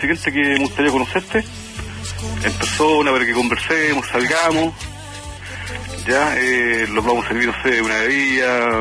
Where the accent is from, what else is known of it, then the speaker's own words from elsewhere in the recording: Santiago, Santiago Metropolitan Region, Chile; soy de aquí de Santiago